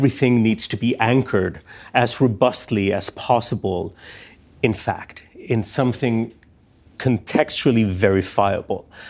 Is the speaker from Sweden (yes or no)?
yes; Stockholm, Stockholm County, Sweden; that I grew up reading in Sweden, in Stockholm.